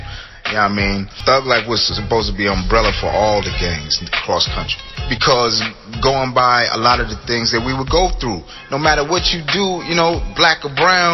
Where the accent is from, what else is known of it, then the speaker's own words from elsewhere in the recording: Queens, New York, United States; But because of that, and because I grew up in Queens, I grew up around the kings of the game, you know.